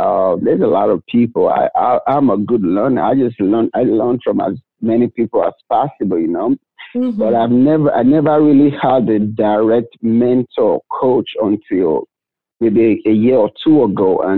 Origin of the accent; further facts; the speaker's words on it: Nigeria; moved away as an adult; now in United States; I was already in medical school in Nigeria. I'm originally from Nigeria.